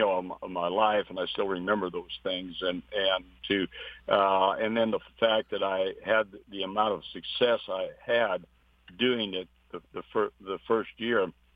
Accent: Montana, United States; because that was my home state

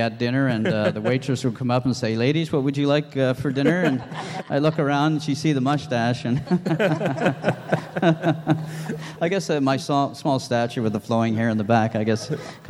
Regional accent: Canada; I got to meet a couple of the players, and it was really, really cool being Canadian.

